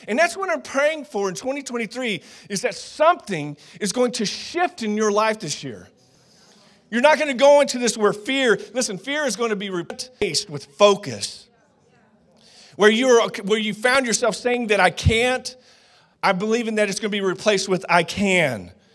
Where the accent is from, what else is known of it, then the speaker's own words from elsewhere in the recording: Dallas, Texas, United States; And I'm from Dallas, Fort Worth, you know, I've skateboarded my whole life